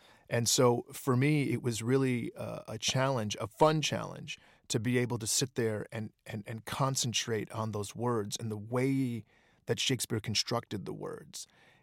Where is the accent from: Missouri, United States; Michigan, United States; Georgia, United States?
Michigan, United States; Detroit; there were no avenues for sketch comedy in Detroit. We didn't, it wasn't like if you were 14 years old and you were growing up in Chicago, there were places that you could go.